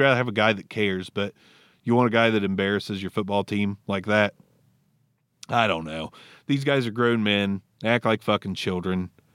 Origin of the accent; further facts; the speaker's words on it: Ohio, United States; I'm from Ohio. I'm 2 hours from Cincinnati.